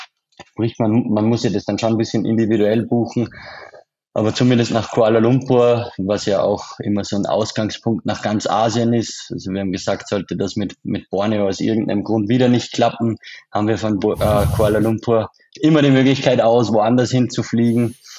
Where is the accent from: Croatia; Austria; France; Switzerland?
Austria; accent: Austrian; haben auf unserem österreichischen Dialekt gesagt: Da ist aber Fahrt.